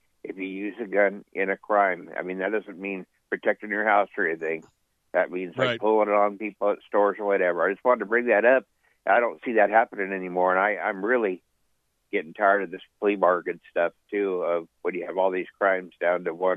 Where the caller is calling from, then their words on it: Anchorage, Alaska, United States; I'm calling from Muldoon, Los Anchorage.